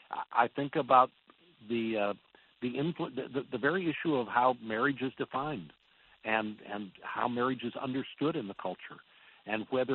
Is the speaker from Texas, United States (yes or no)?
no; St. Louis, Missouri, United States; also born or lived in Edina, United States; I was born in Edina, and we lived there for a year and a half. And so we moved to St. Louis in the late 50s. So I didn't know much about Edina.